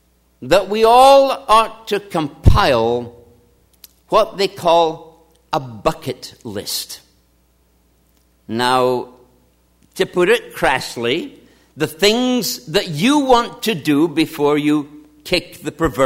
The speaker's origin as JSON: {"language": "English", "region": "Scotland", "country": "United Kingdom", "tie": "born or raised there", "lives_now": "United States", "said": "I grew up in Scotland, and I always wanted to ski on powder snow."}